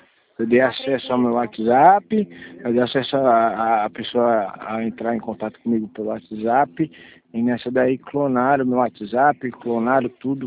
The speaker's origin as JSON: {"language": "Portuguese", "town": "Buritama", "region": "São Paulo", "country": "Brazil", "said": "Eu sou de Buritama."}